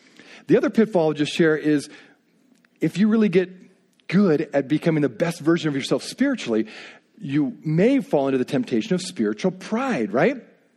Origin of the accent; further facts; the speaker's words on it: Indiana, United States; In other words, I grew up in Indiana, okay? And it's a very flat place.